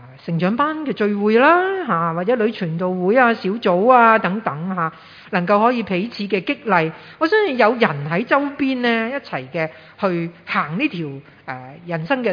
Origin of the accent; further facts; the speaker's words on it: Hong Kong; 係咪咁呢就好著弱啦，我哋香港人。